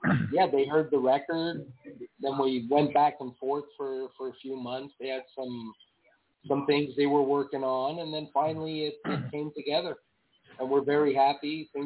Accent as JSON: {"language": "English", "town": "Montreal", "region": "Quebec", "country": "Canada", "said": "We're from Montreal."}